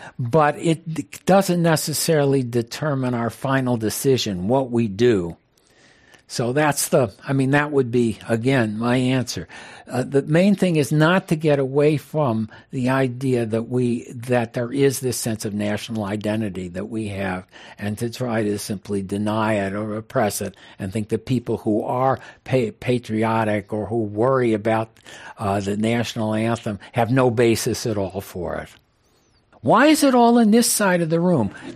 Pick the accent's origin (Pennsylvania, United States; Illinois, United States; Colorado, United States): Illinois, United States; Chicago; I grew up in Chicago. I was born same year as Bernie Sanders. And my parents were in manufacturing. And they lost their business in 1954 and we moved around.